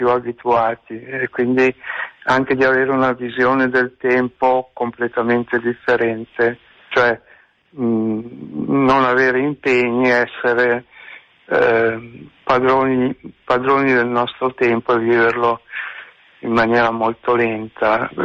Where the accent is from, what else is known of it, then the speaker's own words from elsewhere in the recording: Canzo, Lombardy, Italy; Io sono di Canzo, che è un paese di circa 5.000 abitanti vicino a Milano, facilmente raggiungibile anche in treno